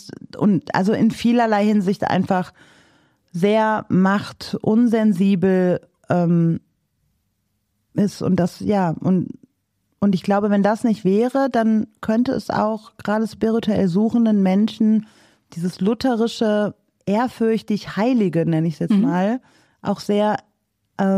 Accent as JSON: {"language": "German", "region": "Rhineland", "country": "Germany", "said": "ich bin nicht lutherisch sozialisiert, uniert nennt man das bei uns im Rheinland."}